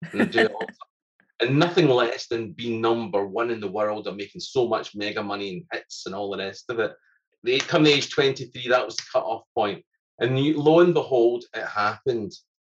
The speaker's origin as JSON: {"language": "English", "region": "Scotland", "country": "United Kingdom", "said": "being Scottish"}